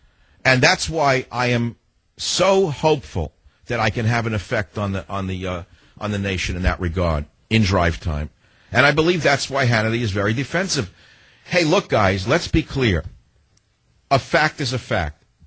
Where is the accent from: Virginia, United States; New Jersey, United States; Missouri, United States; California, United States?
California, United States; San Francisco; KSFO, my hometown of San Fran. I'll even say Cisco tonight. I'm in a good mood. I love my hometown.